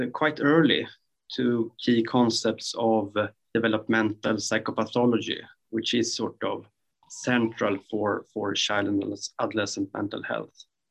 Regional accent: Sweden; English is a second language; from Sweden.

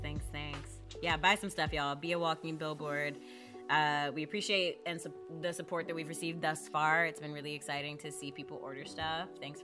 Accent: Texas, United States; now in Los Angeles, United States; I'm a Texan though through and through, so my body craves red meat. Like I grew up on.

